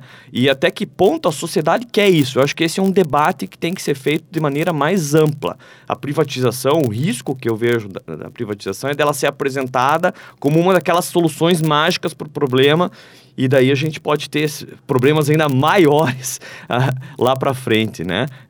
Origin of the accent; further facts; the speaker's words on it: Brazil; é um direito de todos nós, enquanto sociedade. Né, enquanto brasileiros.